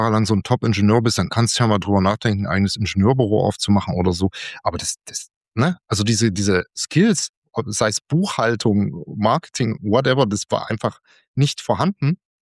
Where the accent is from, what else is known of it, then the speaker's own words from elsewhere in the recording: Chemnitz, Saxony, Germany; now in Leipzig, Germany; Ich bin dann umgezogen von Chemnitz, wo ich herkomme, nach Leipzig